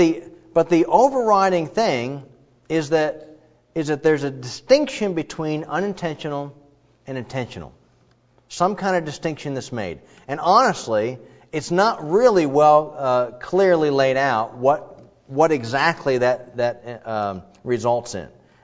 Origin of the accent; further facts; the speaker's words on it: Ohio, United States; And I'm from Ohio, and I'm thinking, That just doesn't sound right.